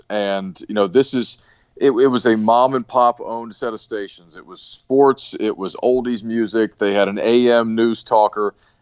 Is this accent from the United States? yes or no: yes; Appalachia, United States; I grew up in Appalachia, you know, back in the hills.